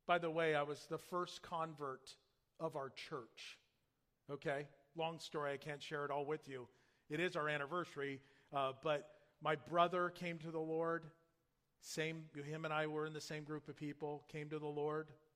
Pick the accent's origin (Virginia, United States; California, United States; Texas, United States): California, United States; Yorba Linda; And I was born and raised here in Yorba Linda.